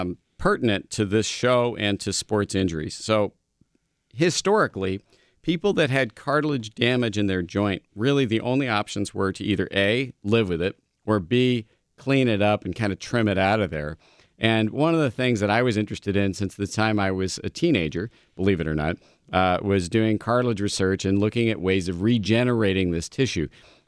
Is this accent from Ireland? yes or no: yes; Ireland; which, you know, as an Irish person, it's hard for me to stop as it is.